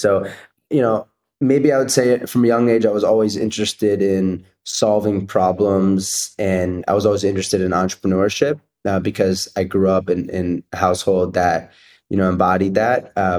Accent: Cherry Hill, New Jersey, United States; So I grew up in South Jersey, in Cherry Hill, New Jersey, and my parents are both immigrants from Israel

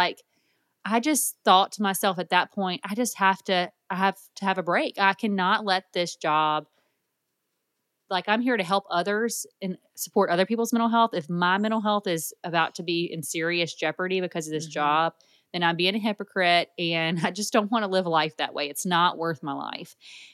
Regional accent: Louisiana, United States; I came home to my hometown. I was living in a different city at the time.

